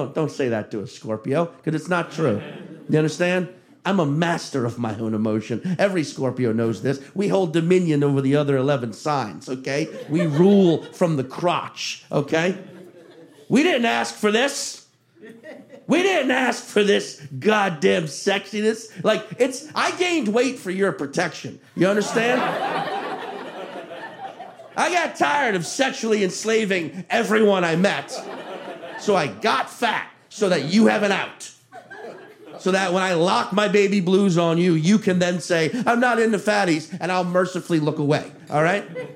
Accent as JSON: {"language": "English", "town": "Chalmette", "region": "Louisiana", "country": "United States", "tie": "born or raised there"}